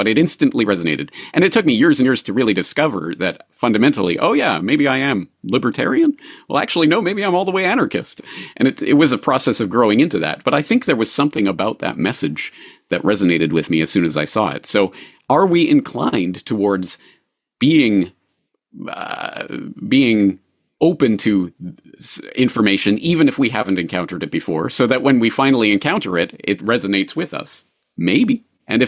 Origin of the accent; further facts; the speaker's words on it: Canada; as a Canadian, I was brought up in, of course, the very socialist inclined Canadian indoctrination system.